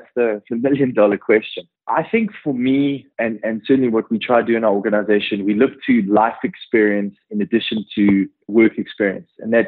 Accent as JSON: {"language": "English", "country": "South Africa", "tie": "born or raised there", "said": "when I grew up in South Africa, where conflict was very much part of your life"}